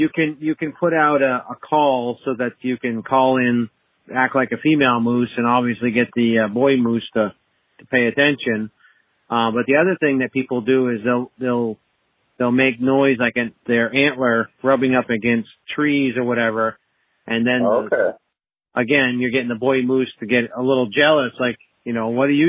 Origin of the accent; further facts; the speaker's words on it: New Hampshire, United States; See, I'm from New Hampshire, so, you know, we have autumn where the trees turn color and whatnot.